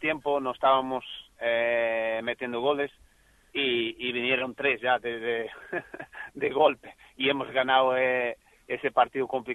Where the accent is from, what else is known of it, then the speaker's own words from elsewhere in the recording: Porto, Norte, Portugal; Spanish is a second language; Soy de Oporto, ¿no? Vivo cerca de Oporto y quería estar más cerca de casa ya.